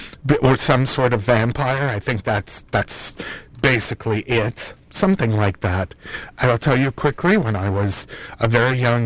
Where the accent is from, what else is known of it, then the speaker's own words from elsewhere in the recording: New England, United States; I'm from New England, so I'm going to say a lobster